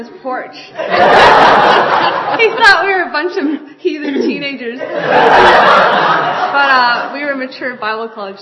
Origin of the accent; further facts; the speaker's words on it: Canada; I'm from Canada.